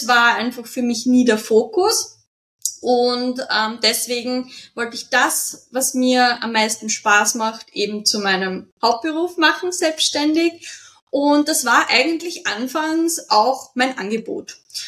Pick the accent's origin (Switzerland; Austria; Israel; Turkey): Austria; Lower Austria; Ich komme aus Österreich, südlich von Wien